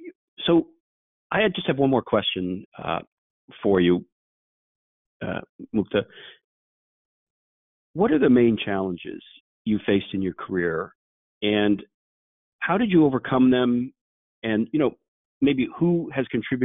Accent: California, United States; You know, I started a little bit before you in the early 80s and here in Silicon Valley, and I grew up in Silicon Valley

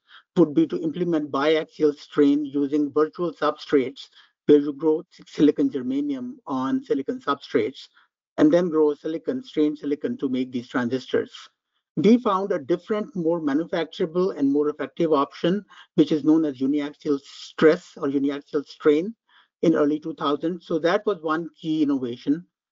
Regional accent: Pakistan; I grew up in Pakistan, and there were not many opportunities at that time

